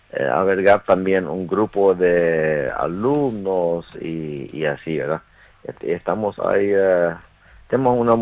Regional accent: Chaco, Paraguay; tenemos que realmente, como chaqueños también, despertar esto interés y mostrar lo que realmente tiene el Chaco

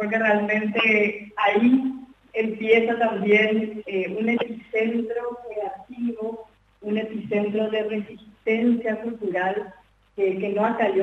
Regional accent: Paraguay; tuvimos como paraguayos el privilegio de contar siempre sobre el apoyo de la cooperación español

